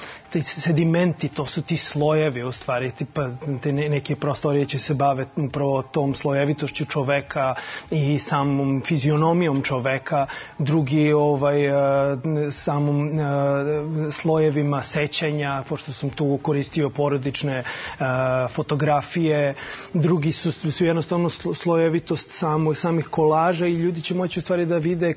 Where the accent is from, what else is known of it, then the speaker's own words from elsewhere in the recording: Belgrade, Serbia; drago mi je da je to u mom rodnom gradu Beogradu